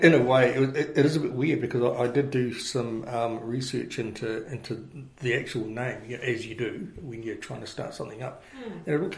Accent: Opunake, Taranaki, New Zealand; born there; because I was born in Opanaki

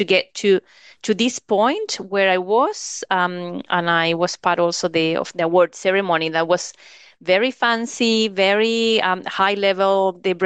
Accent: Chile; now in New Zealand; So I tell her I'm from Chile, but I'm living in New Zealand for 20 years

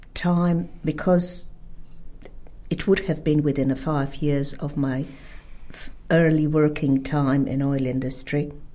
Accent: Sisak, Sisak-Moslavina County, Croatia; moved away as an adult; The place is called Sisak. It's very close. It's about 60 kilometers to the capital, Zagreb.

